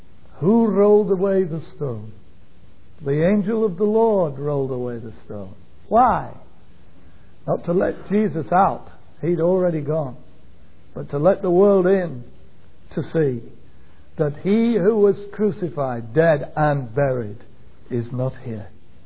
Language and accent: English; England, United Kingdom; Because I come from England, as you know